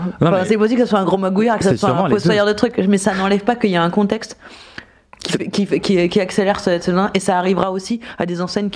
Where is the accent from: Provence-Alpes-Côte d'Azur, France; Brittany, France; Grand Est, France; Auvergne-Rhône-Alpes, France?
Grand Est, France; Nancy; mais j'ai grandi à Nancy